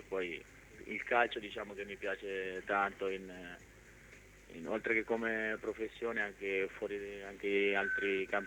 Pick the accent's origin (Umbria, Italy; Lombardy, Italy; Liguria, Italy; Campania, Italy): Umbria, Italy; Città di Castello; born there; io sono dell'Umbria, originario di, sono nato a Città di Castello, vivo in un piccolo paesino in provincia di Perugia che si chiama Citerna